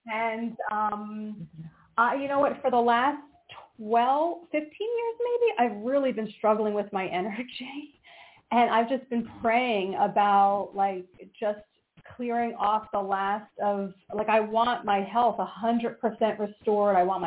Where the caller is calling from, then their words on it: Pennsylvania, United States; Yeah. Pennsylvania.